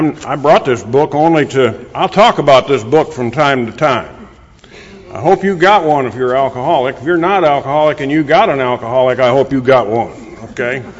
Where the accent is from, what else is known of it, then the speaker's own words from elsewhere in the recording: New York, United States; now in Indian Trail, United States; I was born living on a farm in the Finger Lakes region of upstate New York.